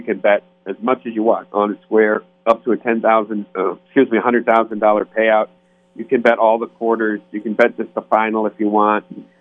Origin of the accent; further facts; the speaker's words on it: Dubuque, Iowa, United States; I remember growing up in Dubuque.